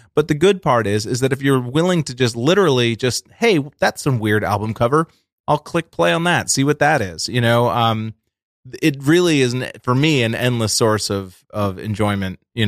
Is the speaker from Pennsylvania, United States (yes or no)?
no; Massachusetts, United States; I am from Massachusetts.